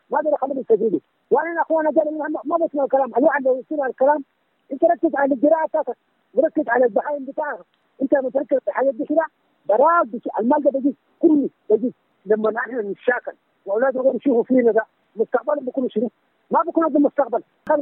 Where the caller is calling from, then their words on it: Khartoum, Sudan; انا من الخرطوم هناك.